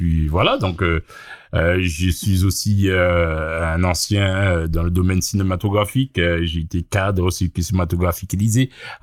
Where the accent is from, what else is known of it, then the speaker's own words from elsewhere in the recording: Le Lamentin, Martinique; nous sommes originaires du Lamantin